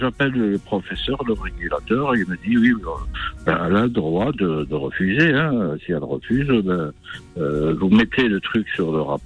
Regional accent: Algeria; J'ai dit, je suis algérien, madame, ne vous inquiétez pas.

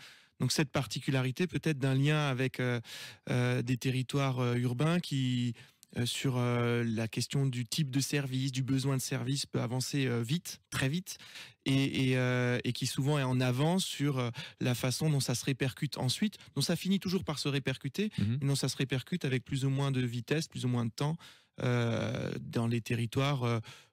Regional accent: Mulhouse, Grand Est, France; born there; Ah si, je suis né à Mulhouse.

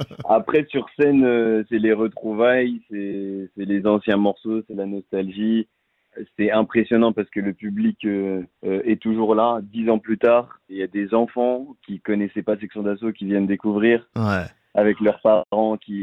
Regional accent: Guinea; C'est un Guinéen, je suis un Guinéen aussi.

